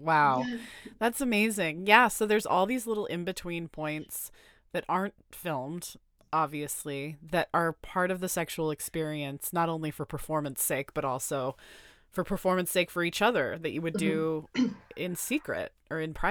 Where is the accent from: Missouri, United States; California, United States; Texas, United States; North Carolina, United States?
Texas, United States; I remember growing up in Texas, I found out that fellatio was considered sodomy.